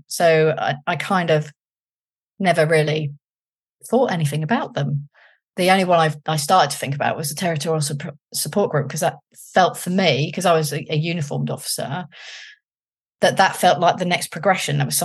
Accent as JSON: {"language": "English", "region": "London", "country": "United Kingdom", "said": "I came from London, seen some things, but not really seen anything."}